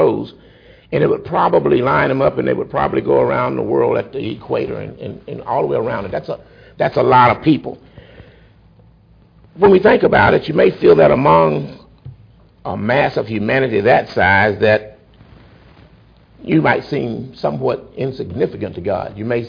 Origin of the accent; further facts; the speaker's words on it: Marshall, Texas, United States; I think James introduced me, and I'm from Marshall, Texas, and I was visiting him